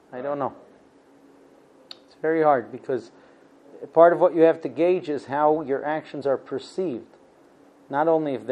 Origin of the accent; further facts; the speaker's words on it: United States; I'm this American where time is money.